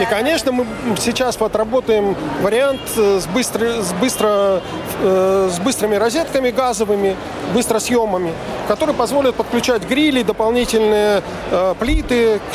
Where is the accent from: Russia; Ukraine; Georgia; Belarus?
Ukraine; Мы приехали к вам из Украины.